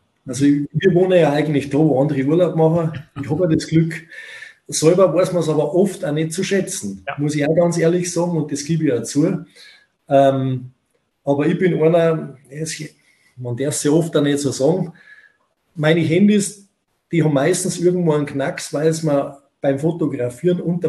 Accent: Bavaria, Germany; Man muss schon sagen, der Standard bei uns in Bayern, im Oberland, sage ich mal

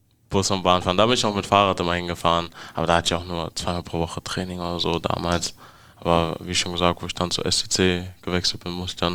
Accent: Berlin, Germany; Also ich bin in Wedding geboren, also nähe Morbid, das ist so eine Brücke gibt's da und das Morbita-Teil, wenn du über die Brücke gegangen bist, warst du in Wedding und da habe ich direkt gewohnt

